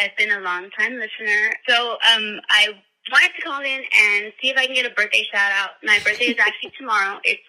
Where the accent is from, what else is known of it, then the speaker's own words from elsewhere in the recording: San Antonio, Texas, United States; I am from San Antonio, Texas.